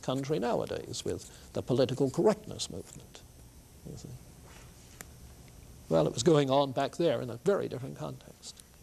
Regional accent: Dover, South East England, United Kingdom; I grew up in Dover on the southeast corner of England, in a Baptist family.

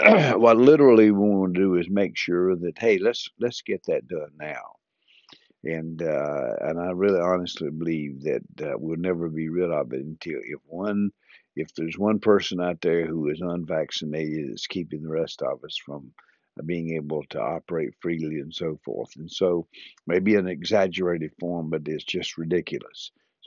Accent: the South, United States; accent: southern; she loved to hear my southern accent

